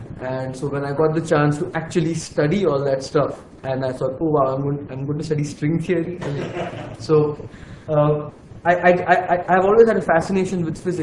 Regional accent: India; also born or lived in Belgium / Scotland; and I'm from India. I was born and brought up there.

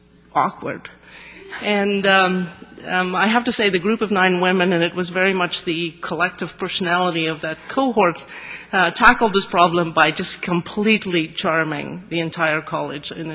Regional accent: South Africa; moved away as an adult; also born or lived in Oxford, United Kingdom; I grew up in South Africa and went to Balliol College at Oxford in 1979

